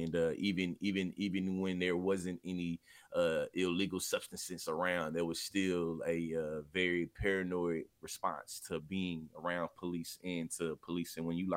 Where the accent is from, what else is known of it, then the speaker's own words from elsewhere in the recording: Bryan, Texas, United States; Yeah, I was born and raised in Bryan, Texas. About an hour and a half from Houston, Texas. Bryan College Station is probably what some of know it more as for me as the town that's right next to Texas A&M.